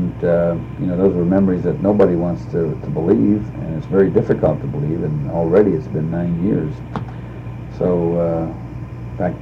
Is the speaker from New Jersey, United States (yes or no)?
no; Youngstown, Ohio, United States; maybe it's because of the influence, because it's my hometown, but I noticed that in almost everywhere I went, that Youngstown always had something